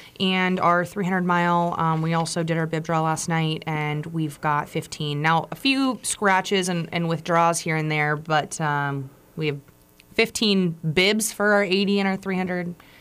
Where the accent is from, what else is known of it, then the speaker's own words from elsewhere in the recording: Fairbanks, Alaska, United States; I'm born and raised in Fairbanks, never been on one.